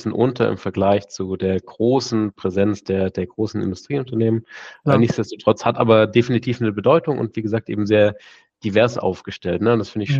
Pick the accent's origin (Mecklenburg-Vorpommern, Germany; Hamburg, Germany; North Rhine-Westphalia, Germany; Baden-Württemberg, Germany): Baden-Württemberg, Germany; Und ich komme ganz ursprünglich aus der Region und finde es eine tolle Region, finde es eine innovative Region auch.